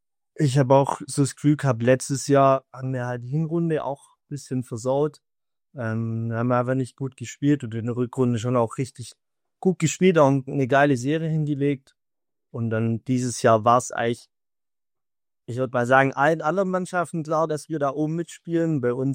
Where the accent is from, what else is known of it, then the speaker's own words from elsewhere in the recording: Neufra, Baden-Württemberg, Germany; von meiner Heimatort, von Neufra, das ist ein Stadtteil von Rottweil und da habe ich angefangen, Handball zu spielen